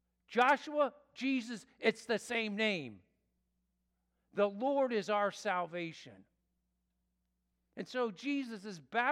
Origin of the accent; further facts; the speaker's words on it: England, United Kingdom; As English people, we don't really connect what we should because it's no fault of our own. We're not speaking Hebrews.